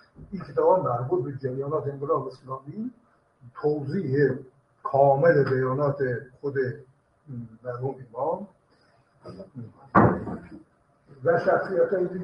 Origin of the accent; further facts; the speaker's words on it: Iran; گفتم که من ایرانی هستم